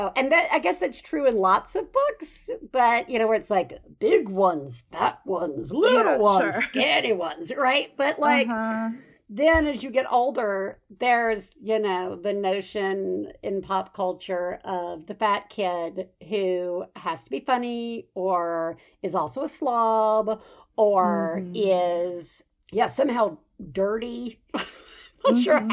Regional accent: Deep South, United States; I grew up in the Deep South, and, you know, I mean, kids were on, you know, diet pills were put in lunch boxes

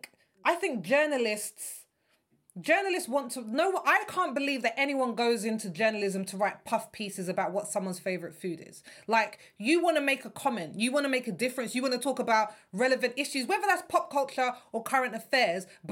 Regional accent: United Kingdom; Girl, I'm British.

